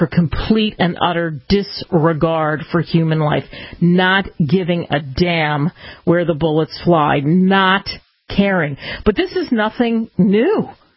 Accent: Philadelphia, Pennsylvania, United States; Philly, my hometown. I grew up 15 minutes from downtown.

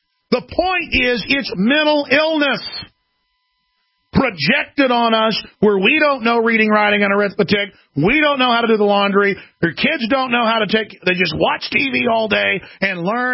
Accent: Dallas, Texas, United States; And I grew up in Dallas, Texas, that had a lot of racial tension.

